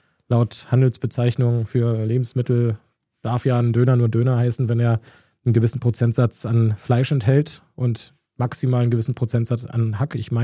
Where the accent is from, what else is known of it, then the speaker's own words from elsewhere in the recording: Berlin, Germany; der Standarddöner, so wie ich als Berliner ihn auch kenne.